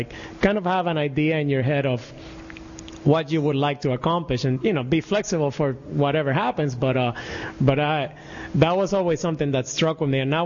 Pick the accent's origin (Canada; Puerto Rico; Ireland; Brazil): Puerto Rico; moved away as an adult; when I moved here from Puerto Rico is a U.S. territory, but in many ways it's very different, and this is one of the ways in some way, and that we are Latino and that we're very personal.